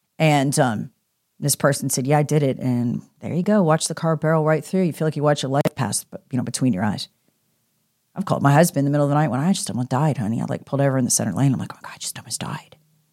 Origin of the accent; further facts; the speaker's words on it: North Carolina, United States; now in Greenville, United States; I came from Mecklenburg County, North Carolina